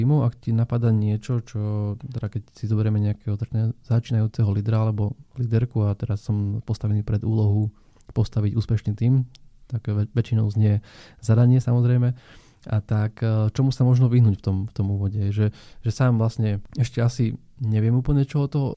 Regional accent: Žilina Region, Slovakia; bol som z Oravy pôvodom.

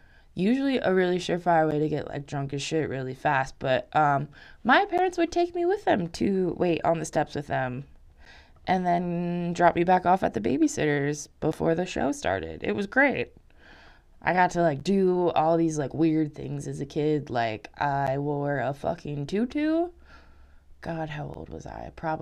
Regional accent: Colorado, United States; But I'm from Colorado, so I know how to prepare for every season

